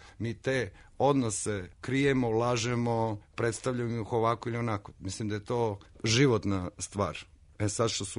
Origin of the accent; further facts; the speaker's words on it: Petrovac na Mlavi, Southern and Eastern Serbia, Serbia; Pa ja sam iz malog mesta, ja sam rođen u Petrovcu na Mlavi i ja baš to imam. Imam jedan dobar deo života u malom mestu, a veći deo života u velikom gradu.